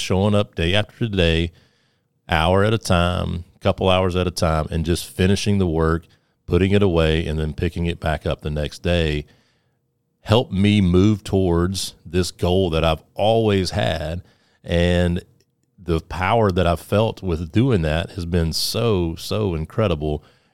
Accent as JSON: {"language": "English", "town": "Sumter", "region": "South Carolina", "country": "United States", "tie": "born or raised there", "said": "I grew up near Shaw Air Force Base, right outside of Sumter, South Carolina, and I dreamed of flying airplanes as a kid."}